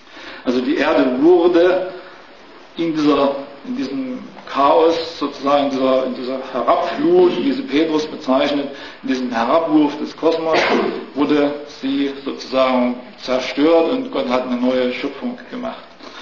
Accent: East Germany, Germany; Also ich kenne das noch aus meiner Kindheit in der DDR.

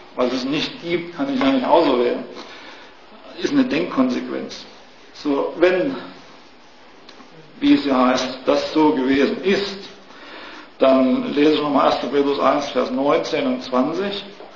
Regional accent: East Germany, Germany; Also ich kenne das noch aus meiner Kindheit in der DDR.

